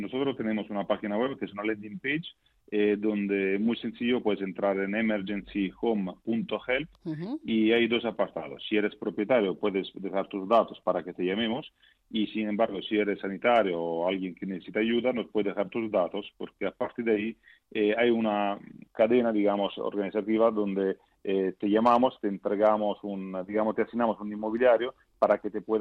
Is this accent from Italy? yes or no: yes; Italy; Spanish is a second language; moved away as an adult; now in Madrid, Spain; soy italiano. Llevo en España desde el año 97 y estoy afincado en Madrid.